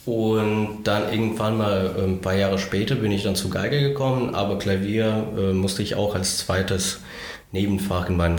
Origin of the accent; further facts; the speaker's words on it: Cologne, North Rhine-Westphalia, Germany; now in Kassel, Germany; Das ist ich bin eigentlich durch und durch ein Stadtkind. Ich bin in Köln aufgewachsen